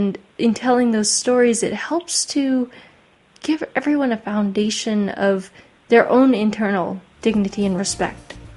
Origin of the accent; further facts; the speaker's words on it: Maine, United States; I grew up in Maine, which is a very rural state.